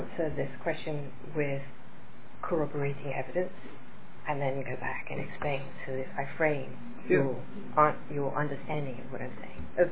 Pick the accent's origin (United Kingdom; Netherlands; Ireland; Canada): United Kingdom; accent: British; now in United States; I've obviously modified my accent, I've been in America a long time, but I'm British. I've been brought up with a very strong British accent.